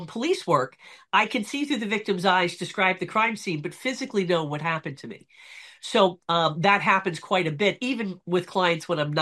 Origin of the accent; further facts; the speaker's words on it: Philadelphia, Pennsylvania, United States; now in Collingswood, United States; I harken out of the Philadelphia region. I'm actually in Collingswood, New Jersey, which is just a hop and a skip from Philadelphia Airport.